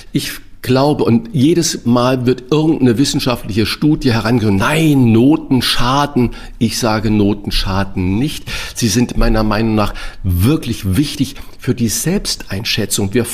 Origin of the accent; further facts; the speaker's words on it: St. Ingbert, Saarland, Germany; was ist in kleinem St. Ingbert, wo ich herkomme, im Saarland